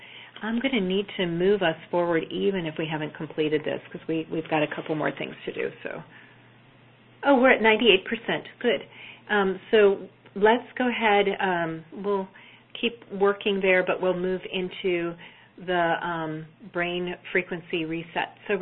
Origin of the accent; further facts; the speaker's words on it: Lubbock, Texas, United States; is from my hometown of Lubbock.